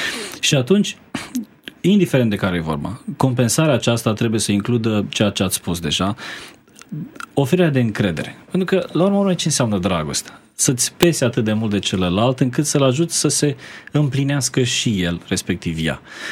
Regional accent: Brăila, Brăila County, Romania; eu sunt din Brăila. La noi, la Brăila, supele, în genere, se dau la cei bolnavi.

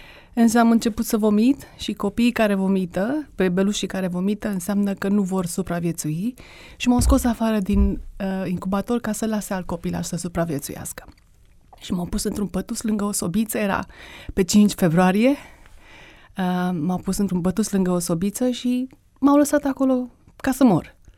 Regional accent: Bucharest, Romania; born there; M-am născut în București

